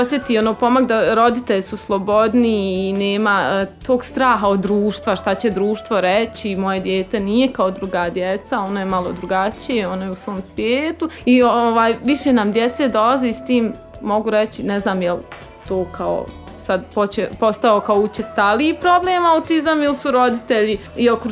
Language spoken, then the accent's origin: Bosnian; Zenica, Federation of Bosnia and Herzegovina, Bosnia & Herzegovina; also born or lived in Tuzla; Rođena sam u Zenici, srednju školu završila u Zenici, opću gimnaziju, fakultet završila u Tuzli, tu upisala i postdiplomski studij. Sad trenutno sam zaposlena u Zenici